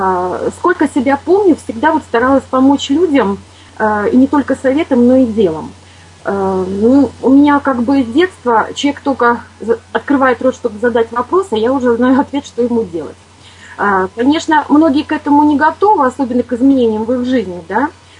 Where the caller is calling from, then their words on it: Latvia; Я из Латвии, мне 52 года